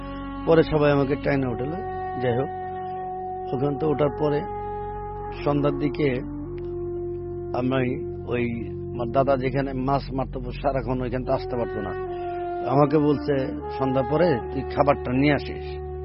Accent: Ambikapur, Dhaka Division, Bangladesh; আমার দেশের বাড়ি ফরিদপুর, গ্রাম অম্বিকাপুর, অম্বিকাপুর শ্মশানঘাটের সাথেই আমার বাড়িটা।

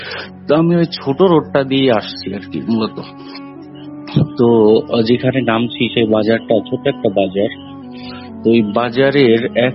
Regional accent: Gopalganj, Dhaka Division, Bangladesh; তো একবার হয় কি, আমি আমাদের বাড়ি হচ্ছে গোপালগঞ্জ

